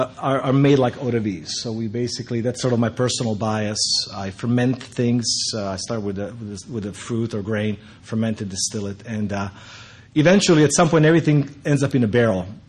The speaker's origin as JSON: {"language": "English", "country": "Croatia", "said": "His family's from Serbia. I'm from Croatia."}